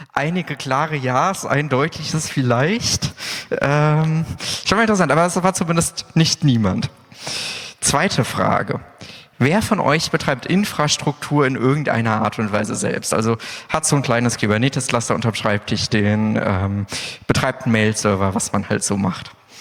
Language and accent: German; Karlsruhe, Baden-Württemberg, Germany; ich komme aus Karlsruhe, bin häufig in Zügen zu finden.